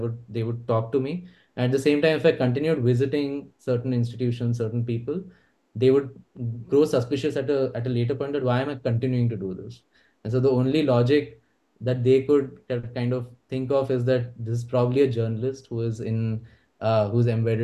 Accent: Pune, Maharashtra, India; I would say I'm from Pune. And Pune being an extremely Brahmin-dominated city, their immediate and my surname is an upper caste surname

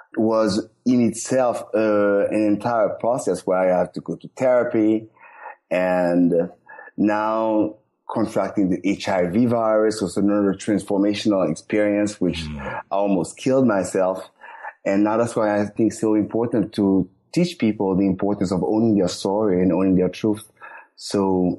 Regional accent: Haiti; now in United States; growing up in Haiti, being gay

